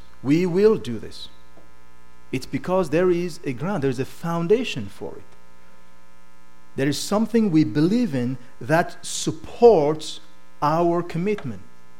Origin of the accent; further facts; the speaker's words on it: Cameroon; I lived under that principle growing up in Cameroon.